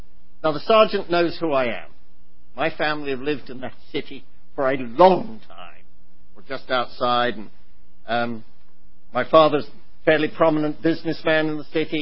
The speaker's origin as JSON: {"language": "English", "region": "England", "country": "United Kingdom", "tie": "born or raised there", "said": "I was elected the chairman of Public Information and Hospitals and Institutions Committee in my hometown in England when I was 6 weeks sober."}